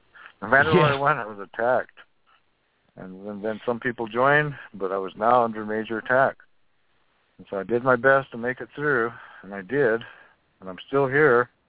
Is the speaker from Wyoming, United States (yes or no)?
yes; Wind River Indian Reservation, Wyoming, United States; In 1950, I was born on the Wind River Indian Reservation, and my mother was part Irish, and my dad, and Paiute, that she was, and my dad was Shoshone, and part Arapaho